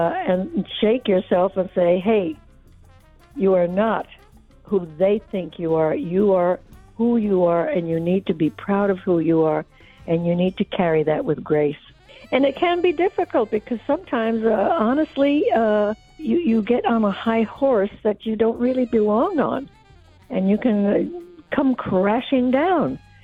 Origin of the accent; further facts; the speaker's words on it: Puerto Rico; now in United States; it started when I came to America from Puerto Rico and to my absolute dismay, found out that I was not a worthy person because I was a Puerto Rican, you know.